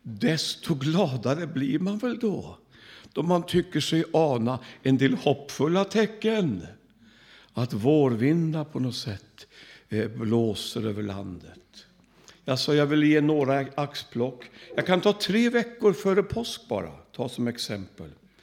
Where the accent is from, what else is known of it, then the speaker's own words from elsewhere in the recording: Sweden; born there; Och jag har känt att jag vill att gråta av kärlek för mitt fosterland. Här är jag född.